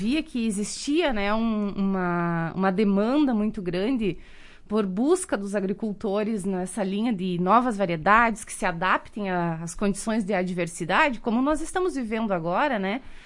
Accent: Pinhal Grande, Rio Grande do Sul, Brazil; also born or lived in Santa Maria; eu sou de Santa Maria, mas me criei num município de interior, lá da região central do estado, chamado Pinhal Grande, que é um município que faz parte da região da quarta colônia de italianos, né? Então, o meu nome e o meu sobrenome vêm de origem italiana.

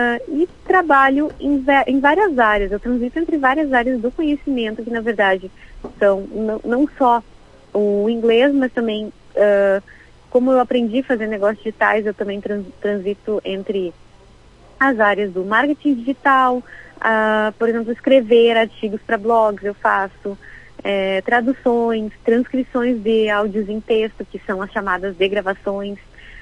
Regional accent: Cruz Alta, Rio Grande do Sul, Brazil; eu não sou natural de Caxias, eu sou natural da cidade interiorana de Cruz Alta, aqui no Rio Grande do Sul, e eu sou portadora de cegueira congênita. Eu sou cega desde nascença.

